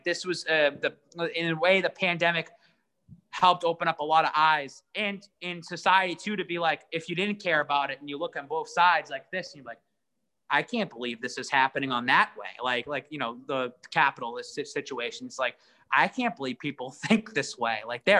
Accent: Lawrence, Massachusetts, United States; Cause we grew up in Lawrence. We grew up with a Hispanic population around us, Puerto Ricans, Dominicans.

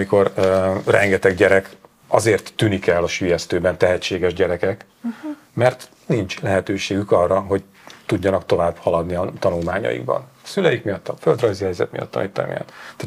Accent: Borsod-Abaúj-Zemplén, Hungary; Éltem velük együtt, borsodi gyerek vagyok, az Empléni, de borsodi gyerek vagyok

